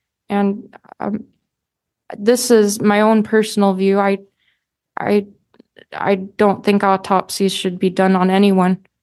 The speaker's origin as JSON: {"language": "English", "region": "Utah", "country": "United States", "tie": "born or raised there", "said": "Oh, that's a common recreational thing where we grew up in Utah."}